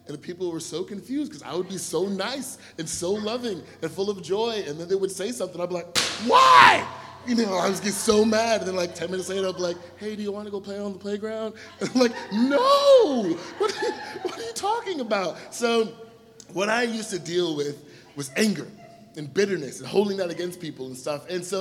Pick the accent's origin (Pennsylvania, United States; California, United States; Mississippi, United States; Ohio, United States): Ohio, United States; Columbus; I lived there during my junior and senior year of high school, which is why I say I'm from Columbus